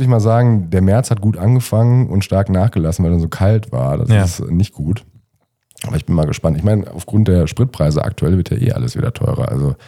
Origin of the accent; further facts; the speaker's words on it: North Rhine-Westphalia, Germany; born there; Ich bin gebürtig aus NRW.